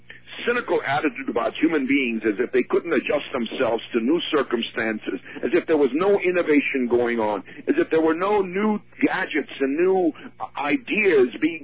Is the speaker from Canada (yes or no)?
no; Hungary; moved away; I was born in Hungary, and I lived under Stalin's rule until 1953.